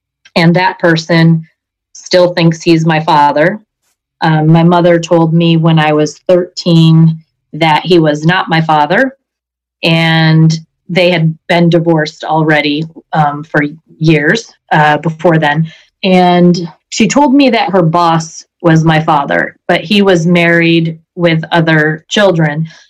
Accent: New York, United States; I'm 54 and I'm from Central New York.

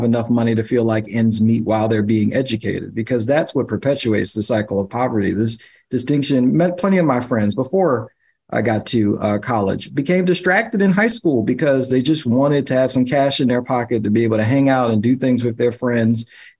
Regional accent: New York, United States; I'm a New Yorker. So it's kind of like the government's always in your business.

